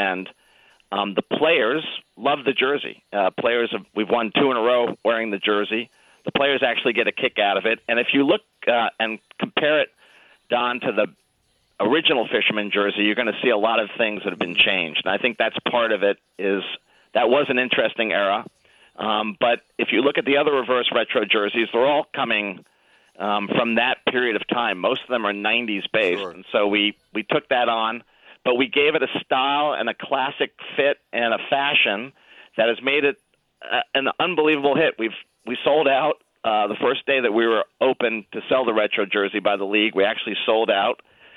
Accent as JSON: {"language": "English", "town": "Brooklyn", "region": "New York", "country": "United States", "tie": "born or raised there", "also_born_or_lived": "Bayside", "said": "I can remember as a kid growing up in Brooklyn and Bayside putting the portable radio, under my pillow because I shared a room with my brother"}